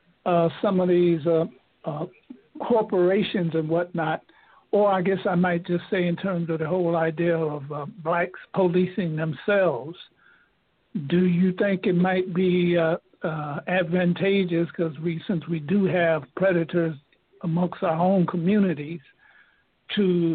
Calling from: Chicago, Illinois, United States; I'm calling from Chicago.

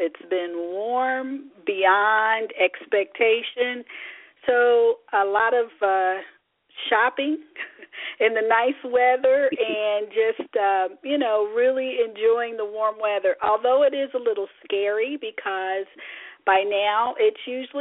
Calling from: Chicago, Illinois, United States; I am calling in from Chicago.

